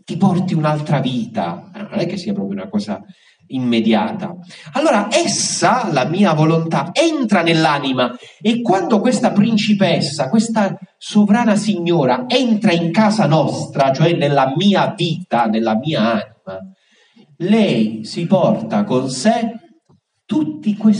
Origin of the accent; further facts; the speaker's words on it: Basilicata, Italy; Era tutto un altro contesto, io provengo dalla Basilicata